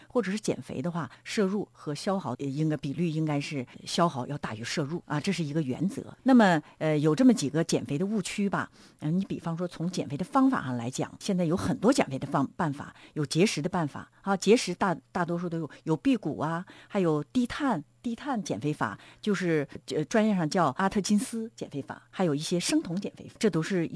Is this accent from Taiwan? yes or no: no; China; 我们中国人男性是15+5